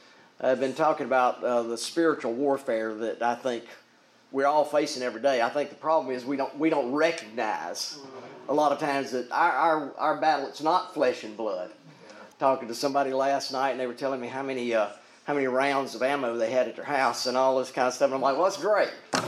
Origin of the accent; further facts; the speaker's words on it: Mississippi, United States; I can go back to a day and time when I was young enough, growing up in Mississippi. When schools were segregated.